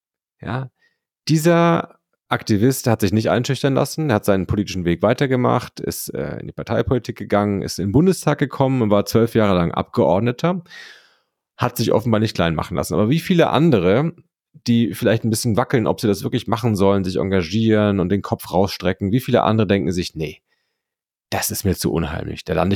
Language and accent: German; Bavaria, Germany; Also ich bin in Bayern aufgewachsen, mir ist es auch geläufig.